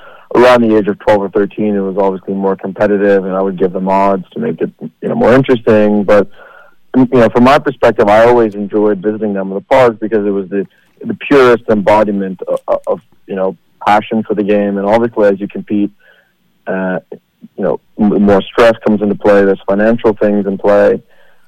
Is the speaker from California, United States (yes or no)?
yes; San Francisco, California, United States; born there; also born or lived in Laguna Beach / Netherlands / Orinda; Well, I was born in San Francisco.